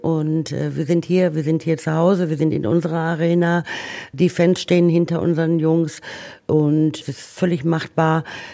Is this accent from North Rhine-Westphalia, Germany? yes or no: yes; Duisburg, North Rhine-Westphalia, Germany; born there; Ich bin in Duisburg geboren.